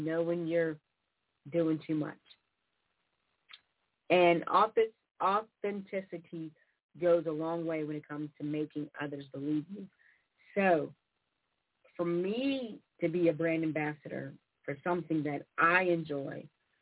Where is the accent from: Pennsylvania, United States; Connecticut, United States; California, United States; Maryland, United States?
Pennsylvania, United States; Pittsburgh; I'm just somebody from Pittsburgh, Pennsylvania.